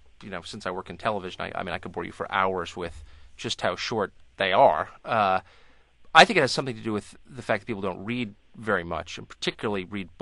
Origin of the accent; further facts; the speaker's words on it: La Jolla, California, United States; I grew up in La Jolla, California, which is a great and lovely place, but cut off from the intellectual currents of places like New York and New England.